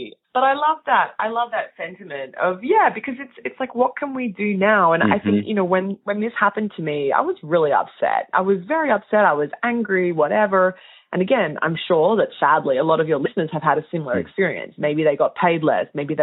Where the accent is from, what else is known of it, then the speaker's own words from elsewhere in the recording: Australia; I'm Australian originally, hence my accent.